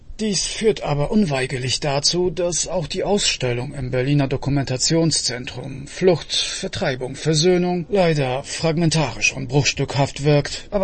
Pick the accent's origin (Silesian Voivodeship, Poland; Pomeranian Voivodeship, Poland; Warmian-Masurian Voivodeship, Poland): Pomeranian Voivodeship, Poland; Gdańsk; born there; German is a second language; Ich selbst, als einem polnischen Gdańsk geborener Journalist und Historiker, bin an der deutschen Geschichte meiner Heimatstadt natürlich lebhaft interessiert.